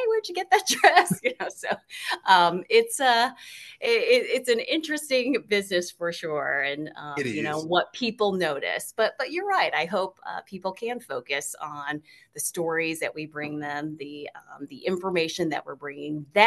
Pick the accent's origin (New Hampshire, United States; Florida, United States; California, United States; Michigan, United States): Michigan, United States; I'm originally from Michigan.